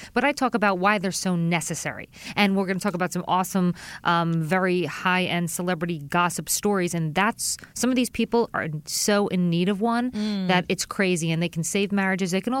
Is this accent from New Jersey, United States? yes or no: yes; New Jersey, United States; I'm a girl from Jersey.